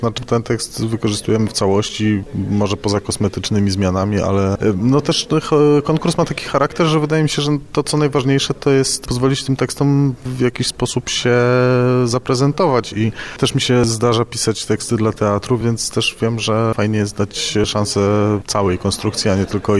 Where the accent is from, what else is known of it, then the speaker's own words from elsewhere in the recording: Kraków, Lesser Poland, Poland; pochodzę z Krakowa, więc jakoś zupełnie inaczej patrzę na, no choćby i na język, Gwarę Śląską